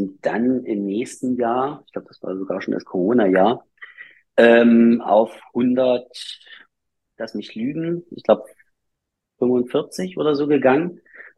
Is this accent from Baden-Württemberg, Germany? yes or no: no; Mühlhausen, Thuringia, Germany; Genau, in meiner Heimatstadt